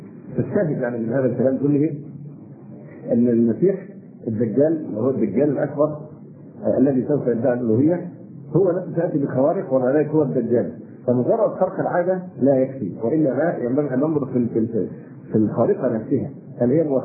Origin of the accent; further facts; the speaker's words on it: Egypt; ونحن مصريين ونعرف طبيعة بني جلدتنا